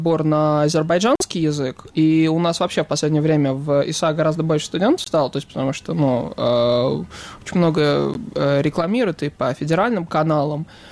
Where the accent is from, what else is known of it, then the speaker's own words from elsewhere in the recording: Kazakhstan; Russian is a second language; то есть мы казахи